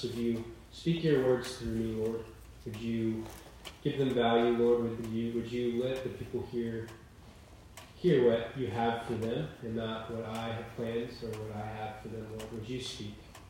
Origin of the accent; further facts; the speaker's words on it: Georgia, United States; I'm from Georgia, so I'm not an Alabama fan.